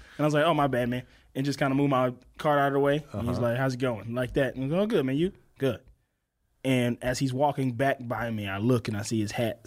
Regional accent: Mississippi, United States; I'm from Mississippi.

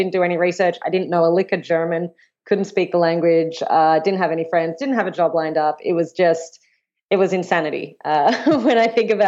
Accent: Australia; now in Vienna, Austria; I am coming to you from the beautiful city of Vienna in Austria, but my accent might be a giveaway that I'm originally from Australia

